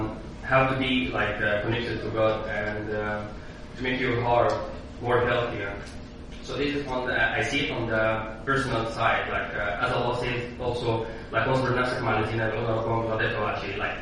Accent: Egypt; English is a second language; moved away as an adult; So as I came from Egypt, like I have been here for almost 2 years.

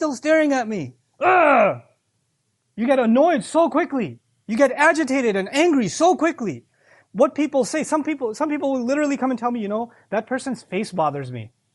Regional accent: Pakistan; You know, I'm Pakistani, so I'll tell you about Pakistani weddings.

